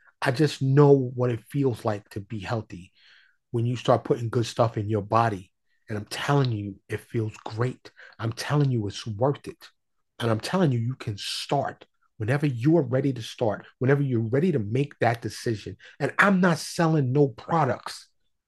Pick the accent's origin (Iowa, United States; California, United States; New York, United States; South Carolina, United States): New York, United States; New York City; And I grew up in snow in New York. You know, I grew up born and raised in New York City.